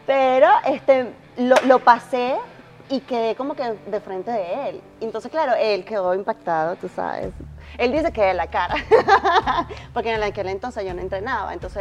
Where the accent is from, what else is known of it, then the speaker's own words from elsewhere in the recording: Maracay, Aragua, Venezuela; Llego a Maracay, yo soy de Maracay